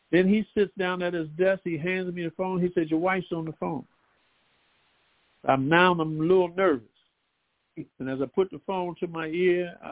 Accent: Philadelphia, Pennsylvania, United States; if you was from Chicago, you was from a different tribe than I was from Philly.

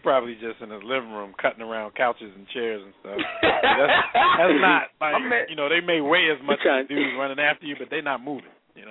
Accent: Philadelphia, Pennsylvania, United States; Because I came from a whole other neighborhood to play. And they didn't like the fact that, you know, I came all the way from North Philly and got a running back spot.

